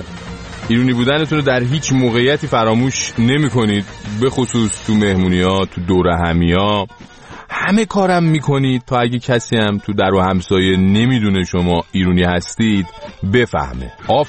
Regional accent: Iran; ما ایرانیم آقا

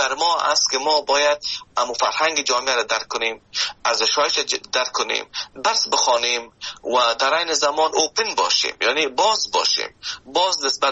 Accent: Afghanistan; now in Canada; من از افغانستان به کانادا آمدم که ده ها یا هزارها کیلومتر فاصله است

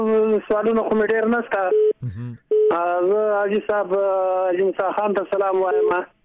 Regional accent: Gardez, Paktia, Afghanistan; زه د ګردیز د شیخانو یم، په ګیرو کې مې کور ده،

